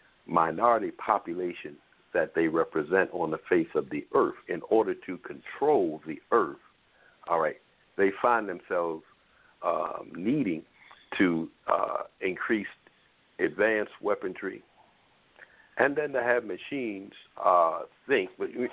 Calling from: Baltimore, Maryland, United States; I'm calling from Baltimore, Maryland.

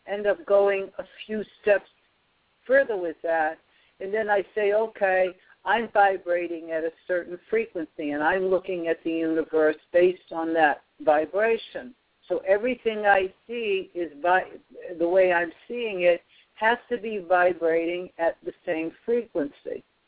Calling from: Louisiana, United States; I'm calling from Louisiana.

